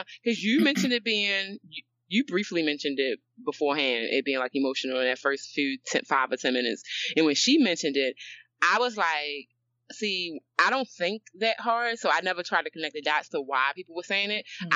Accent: Baltimore, Maryland, United States; Like, I'm from Baltimore.

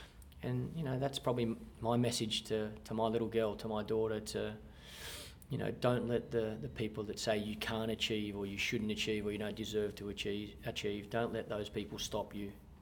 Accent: Australia; my value of playing cricket and my respect of that association being an Australian cricketer is no different to anybody that has come before me

